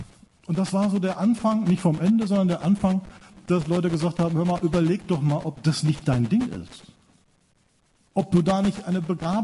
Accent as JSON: {"language": "German", "town": "Seilhofen", "region": "Hesse", "country": "Germany", "said": "Ich stamme aus Seilhofen, das ist noch kleiner als Nansenbach. Zweitkleinste Dorf im Dill-Westerwald-Kreis."}